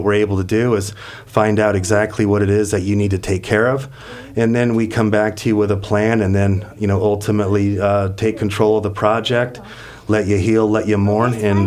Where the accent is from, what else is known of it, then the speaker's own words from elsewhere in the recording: Nebraska, United States; You know, I'm from Nebraska originally. And I had moved my mother down here.